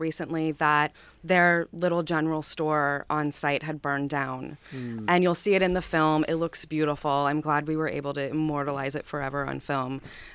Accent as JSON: {"language": "English", "region": "Vermont", "country": "United States", "tie": "born or raised there", "said": "Well, the story takes place in Vermont, and I grew up in Vermont."}